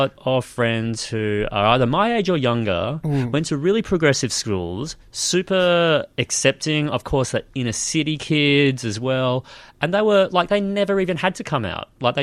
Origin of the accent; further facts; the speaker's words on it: Queensland, Australia; I grew up on the Sunshine Coast, which is kind of home to a lot of batshit insane politicians.